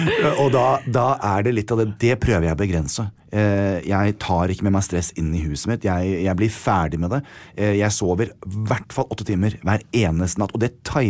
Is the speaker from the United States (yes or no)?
yes; United States; Norwegian is a second language; now in Norway; Jeg kommer fra USA